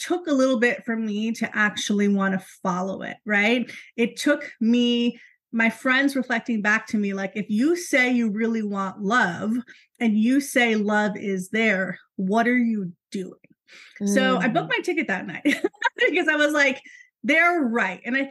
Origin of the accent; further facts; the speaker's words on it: New York City, New York, United States; I'm from New York City, born and raised, and that's where I was living.